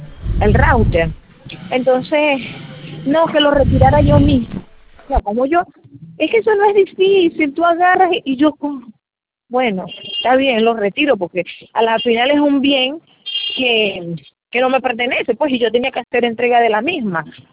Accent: Venezuela; now in Peru; Yo soy venezolana radicada acá en el Perú

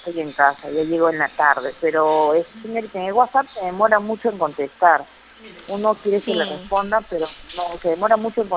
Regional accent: Lima, Peru; Señorita, yo soy de Los Olivos

